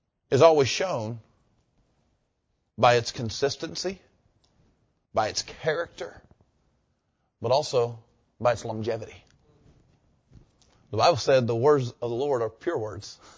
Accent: Jacksonville, Florida, United States; I got a friend of mine that I grew up in church I grew up in Jacksonville.

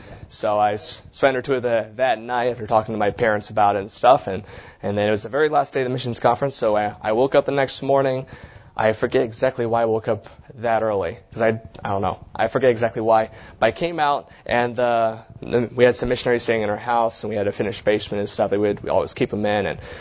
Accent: Mount Pleasant, Michigan, United States; I was born in Michigan, and Mount Pleasant, Michigan is about, if you know this, the shape of Michigan is like kind of like a hand. It's kind of right about there, and I grew up about there in Michigan for about 15 years.

